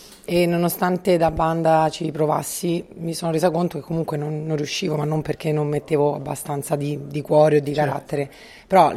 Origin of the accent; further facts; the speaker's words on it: Rome, Lazio, Italy; Sono di Roma, si sente? Sì, si sente. Col tempo è anche un po' migliorato, eh? Questi vari accenti presi.